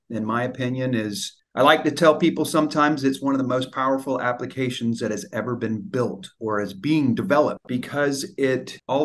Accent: Orlando, Florida, United States; I am from the Central Florida, Orlando, Florida, exactly. I went to the University of Florida, studied real estate and urban analysis, heavy finance, heavy eco.

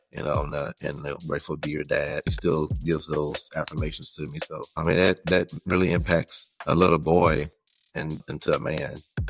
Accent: Crosby, Texas, United States; now in Buda, United States; So I live in Buda, Texas, but I'm from Crosby, Texas, which is like 3 hours away.

